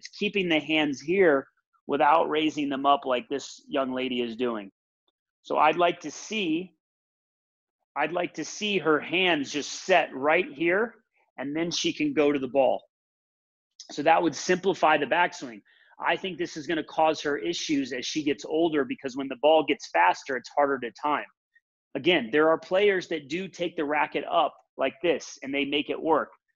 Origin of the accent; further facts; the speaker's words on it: Jersey City, New Jersey, United States; We grew up together in Jersey City